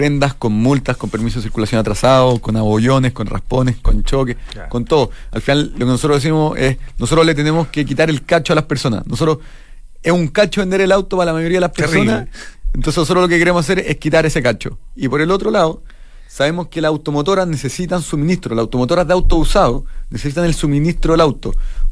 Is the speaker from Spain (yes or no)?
no; Chile; somos 2 chilenos, Ricardo Bonoso y yo.